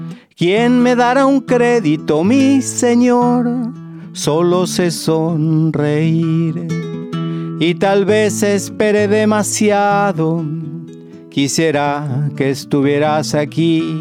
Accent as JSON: {"language": "Spanish", "country": "Argentina", "moved": "as an adult", "said": "Yo tenía terror de que volver a Argentina."}